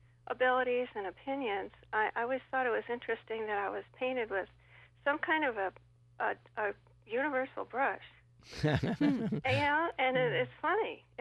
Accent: St. Louis, Missouri, United States; now in New York, United States; This might sound funny, but I'm from St. Louis, and when I first moved here, I still do sometimes get a lot of Midwestern prejudice.

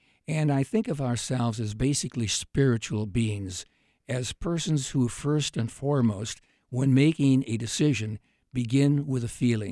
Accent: Clarion, Iowa, United States; I grew up in Clarion, Iowa, small rural town where you knew just about everybody and everybody knew you.

